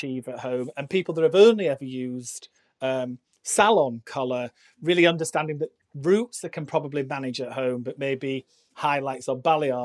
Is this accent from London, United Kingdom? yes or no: no; Barnsley, Yorkshire and the Humber, United Kingdom; I'm from Yorkshire, and I started working in a salon in my hometown, which is Barnsley